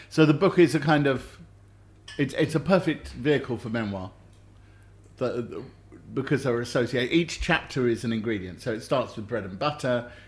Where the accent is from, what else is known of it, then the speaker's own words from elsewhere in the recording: Harrow, London, United Kingdom; So I grew up in Harrow and I learned to play piano.